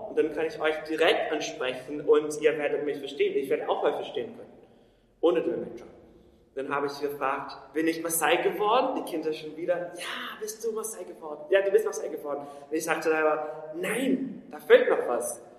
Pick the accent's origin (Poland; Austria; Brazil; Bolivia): Brazil; South Region; now in Germany; ich komme zwar aus Brasilien und ich weiß, dass manche denken, dass Brasilien ein riesiger Wald ist. Das stimmt nicht. Also im Norden schon, da ist Amazonas. Aber ich komme dann auch aus dem Süden. Wir haben auch größere Städte und sogar größer als hier in Deutschland. Und ich bin in einer Stadt geboren.